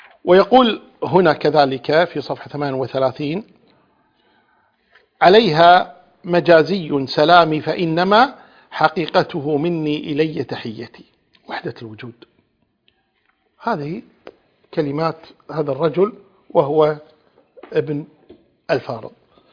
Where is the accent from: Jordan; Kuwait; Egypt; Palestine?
Kuwait; قلت في مثال عندنا في الكويت يقول قابل الصياح بالصياح